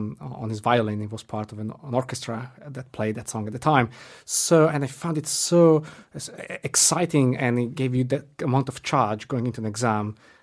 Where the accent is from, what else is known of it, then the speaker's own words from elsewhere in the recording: Switzerland; I'm from Switzerland and I studied at ETH Zurich.